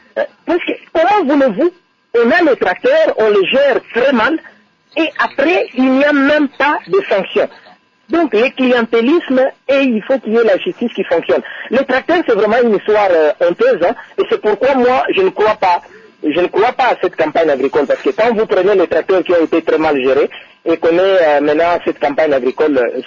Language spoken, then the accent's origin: French; Kongo Central, DR Congo; Moi, je suis du Bas-Congo ici, je suis en Banzangou.